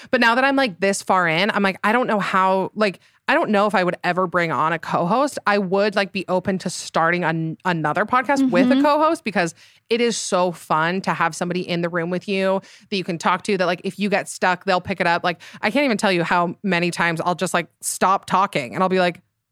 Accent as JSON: {"language": "English", "region": "Utah", "country": "United States", "said": "So I am from Utah. I currently live there in Salt Lake City. I'm 28."}